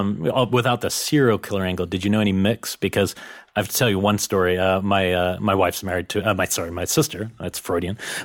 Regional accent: New Zealand; Well, I've always thought America and Australia, like, I'm from New Zealand, and our history is so much more peaceful than that of Australian American.

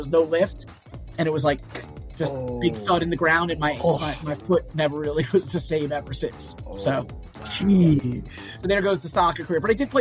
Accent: Stony Brook, New York, United States; I'm from Stony Brook originally.

